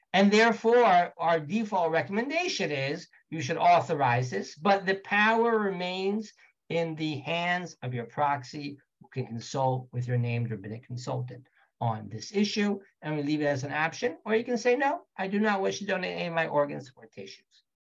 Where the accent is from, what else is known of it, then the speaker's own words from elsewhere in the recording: Texas, United States; or my favorite, my home state, Texas, right